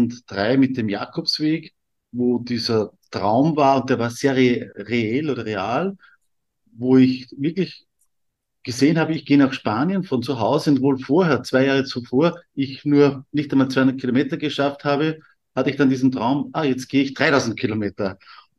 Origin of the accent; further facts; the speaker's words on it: Austria; Und vom Beruf her bin ich, wie man bei uns in Österreich sagt, bei der Polizei oder Gendarmerie